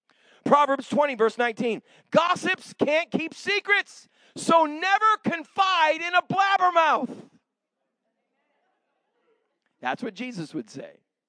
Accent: Gardner, Massachusetts, United States; I'm from New England, so I'm not from here. So I'm not talking around here. I'm talking way up in Gardner, Massachusetts.

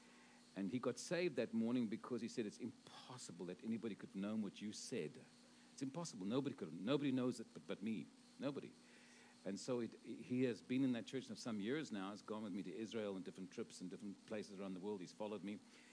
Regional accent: Cape Town, Western Cape, South Africa; I was born and raised in Cape Town, and I got to know the Lord at the age of 10.

